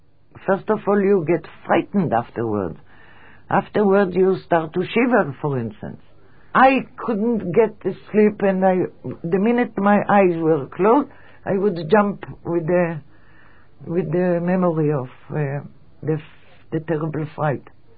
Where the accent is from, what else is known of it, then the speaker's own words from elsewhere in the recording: Tel Aviv, Tel Aviv District, Israel; born there; English is a second language; I am 70, and I was born here in Israel, in Tel Aviv.